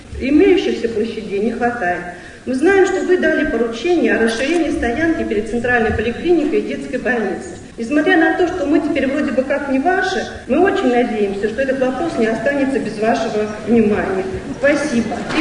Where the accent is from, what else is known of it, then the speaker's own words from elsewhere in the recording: Ramenskoye, Moscow Oblast, Russia; Я коренная раменчанка, родилась и живу в нашем районе.